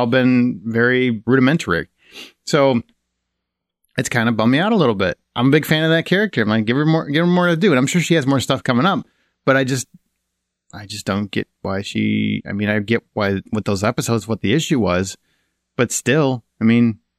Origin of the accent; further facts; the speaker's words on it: Chicago, Illinois, United States; That's a Chicago joke. We're from Chicago.